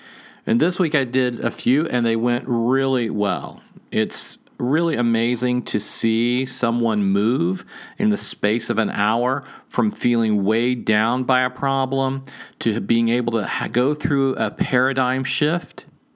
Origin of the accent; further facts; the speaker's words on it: Indiana, United States; I grew up in central Indiana, from there all the way down to the Kentucky border.